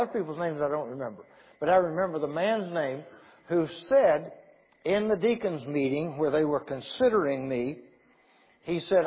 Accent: West Virginia, United States; I am from West Virginia.

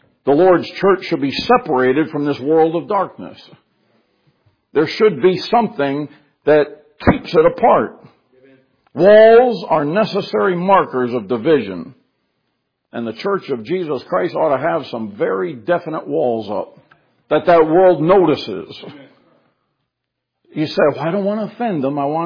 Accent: Connecticut, United States; also born or lived in Massachusetts; You know, where I grew up in Connecticut and where I was born in Massachusetts, all of New England is filled with rocks.

